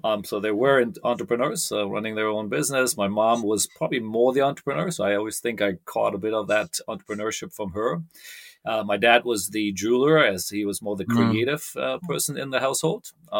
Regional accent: Cologne, North Rhine-Westphalia, Germany; I come from Cologne, so that's a reasonable, decent-sized city. Yeah, so I'm not a country boy, no.

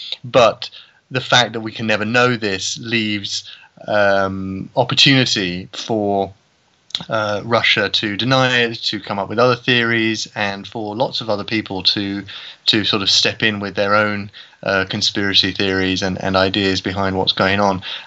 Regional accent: United Kingdom; now in Åland Islands, Finland; I am a British writer.

